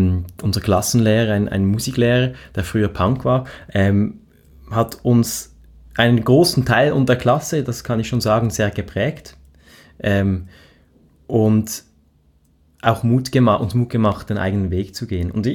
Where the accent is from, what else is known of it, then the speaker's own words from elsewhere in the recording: Reigoldswil, Basel-Landschaft, Switzerland; Also ich bin ja in Reigoldswil aufgewachsen, in einem schönen, idyllischen, sehr idyllischen Dorf mit einer Gondelbahn zur Wasserfalle